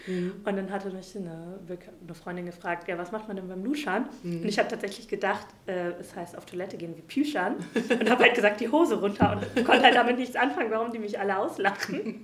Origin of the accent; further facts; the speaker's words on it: Lower Saxony, Germany; Nee, ich komme tatsächlich eigentlich aus der Region Hannover. Ich bin wegen meinem Mann hergezogen, genau.